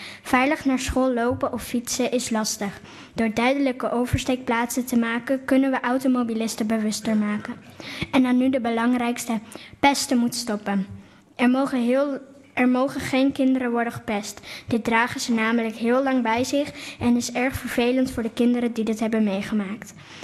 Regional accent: Silvolde, Gelderland, Netherlands; Ik ben 10 jaar oud, kom uit Silvolde en ik zit op basisschool De Plakkenberg.

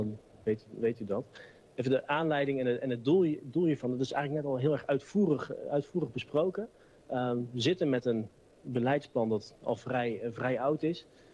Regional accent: Deventer, Overijssel, Netherlands; En ik kom er wel uit Deventer en ik vertel erover

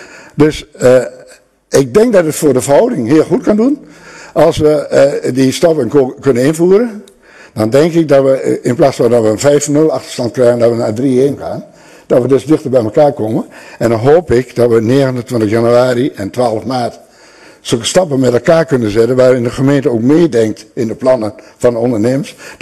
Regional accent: Dalfsen, Overijssel, Netherlands; Ik ben inmiddels al even 71 lentes oud. Ik ben van origine wel een Dalfsenaar. Maar het landschap waar ik geboren ben, mijn ouders hadden een boerderij, dat is nu gemeente Radem

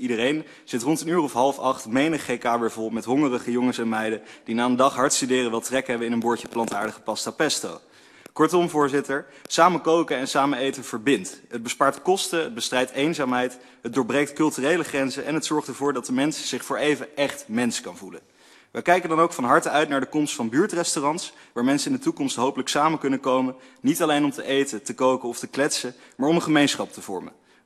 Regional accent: Gelderland, Netherlands; Ik kom zelf uit de Achterhoek, waar wat de boer niet kent, dat vreet hij niet, nog steeds hoogtijdagen viert.

